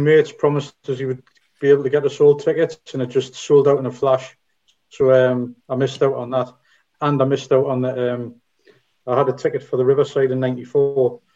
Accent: Newcastle, North East England, United Kingdom; born there; But I wasn't born on the banks of the Tyne, but I was born in Newcastle.

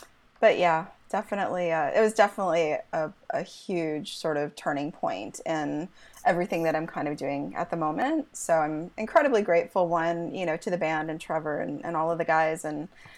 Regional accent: Toronto, Ontario, Canada; So originally I'm from Toronto, Canada.

